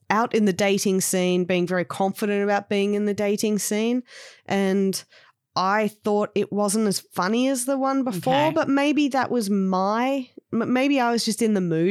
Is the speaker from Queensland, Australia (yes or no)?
no; Sydney, New South Wales, Australia; I come from Sydney, New South Wales.